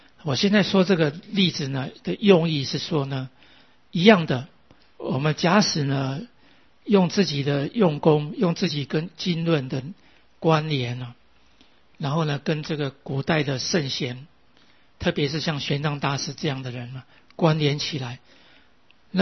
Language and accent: Chinese; Taiwan; 实际上我们这一生都是在台湾出生长大的，根本对那里的状况呢完全没有真正实际的经验呢。